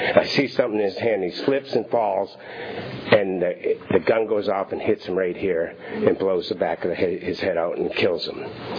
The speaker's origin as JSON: {"language": "English", "region": "Maine", "country": "United States", "tie": "born or raised there", "said": "I was born and raised in Maine, on the other side of the country."}